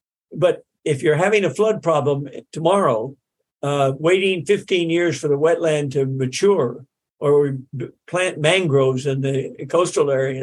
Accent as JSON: {"language": "English", "region": "Arkansas", "country": "United States", "tie": "born or raised there", "said": "And I grew up in the Little Rock District when my father was building the dams in North Arkansas, in southern Missouri."}